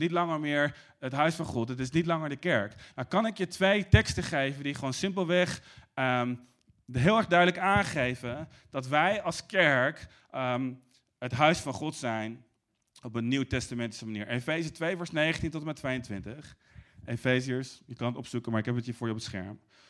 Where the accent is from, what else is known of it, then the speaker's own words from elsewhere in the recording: Arnhem, Gelderland, Netherlands; Ik ben in Arnhem opgegroeid